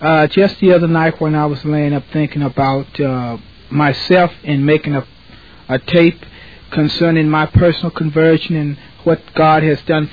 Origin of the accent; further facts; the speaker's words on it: Wisner, Louisiana, United States; I'm from a very small town in Louisiana, Wisner, Louisiana. That's W-I-S-N-E-R. It's about, I guess you would say, the nearest big city to it would be Monroe.